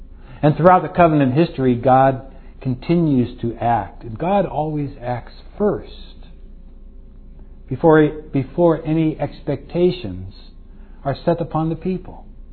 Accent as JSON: {"language": "English", "town": "Santa Clara", "region": "California", "country": "United States", "tie": "born or raised there", "said": "Now I think back to my days of growing up in Santa Clara, California."}